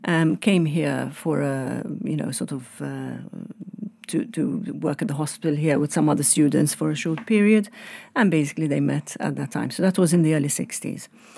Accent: Malta; I was born in Malta, yes.

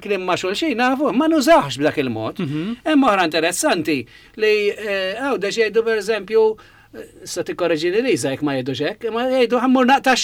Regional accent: Birkirkara, Central Region, Malta; Din interessanti għaliex jiena rassi minn Birki Kara minn nanniet it-tnejn eċetera.

